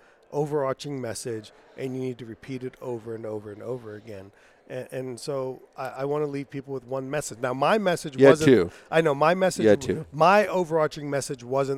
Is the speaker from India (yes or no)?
yes; India; It's hard as an Indian because we're always trying to save money.